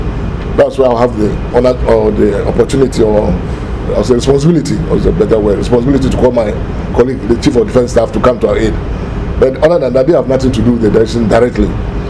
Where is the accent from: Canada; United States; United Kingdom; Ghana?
Ghana; But we, as Ghanaian policemen, have tried to be, as I said, very neutral, adopt a middle position, be impartial as possible.